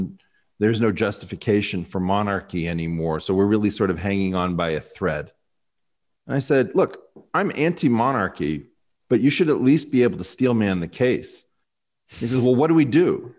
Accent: United States; And I don't believe in doing that through monarchy because I'm an American.

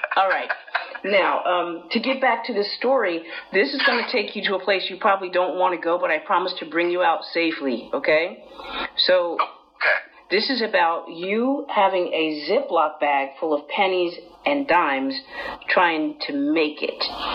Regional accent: Illinois, United States; Like, you're from Detroit and I grew up in Illinois, right?

